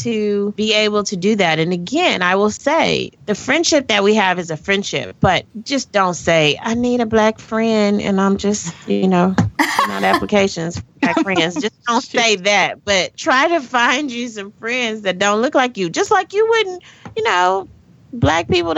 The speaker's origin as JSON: {"language": "English", "region": "the South", "country": "United States", "said": "probably shouldn't use the word y'all, but I'm from the South."}